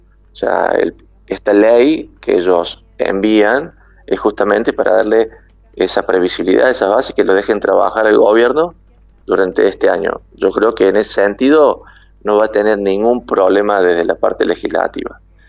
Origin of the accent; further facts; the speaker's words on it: Argentina; somos todos argentinos.